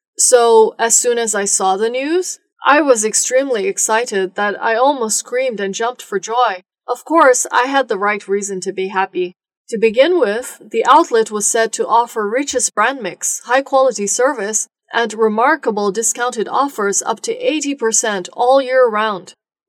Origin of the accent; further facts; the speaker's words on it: Foshan, Guangdong, China; a luxury designer outlet called Florentia Village would open in my hometown, Foshan, after 3 months.